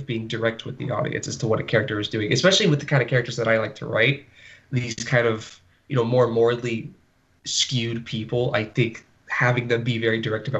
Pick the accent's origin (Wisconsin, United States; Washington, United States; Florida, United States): Florida, United States; maybe it's because I'm from Florida and I'm not used to like mountains and stuff like